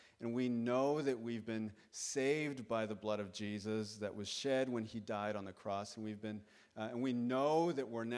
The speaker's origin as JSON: {"language": "English", "region": "Ontario", "country": "Canada", "tie": "born or raised there", "said": "like I know people from growing up in Waterloo region"}